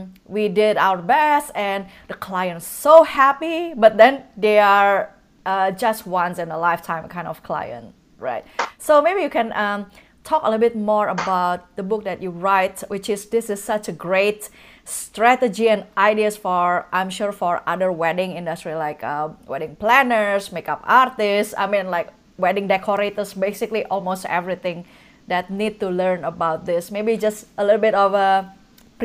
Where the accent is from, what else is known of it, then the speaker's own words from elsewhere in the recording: Indonesia; also born or lived in Singapore; now in United States; Yeah, so I'm originally Indonesian. I live in Singapore for 15 years.